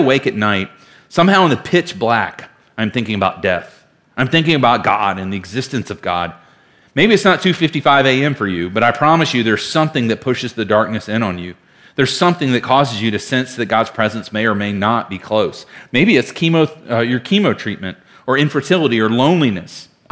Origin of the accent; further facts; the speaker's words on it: Virginia, United States; Now, I am from Virginia, and I am not being facetious.